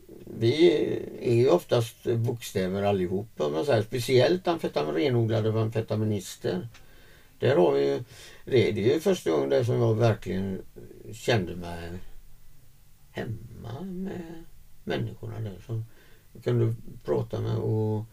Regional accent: Floda, Västra Götaland County, Sweden; now in Alingsås, Sweden; Så jag är uppvuxen i Floda och bott i Alingsås då

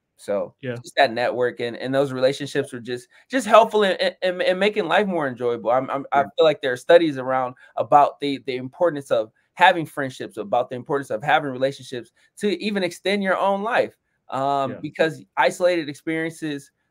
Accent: Detroit, Michigan, United States; I'm originally from Detroit, but I moved to where I currently live, Grosse Pointe.

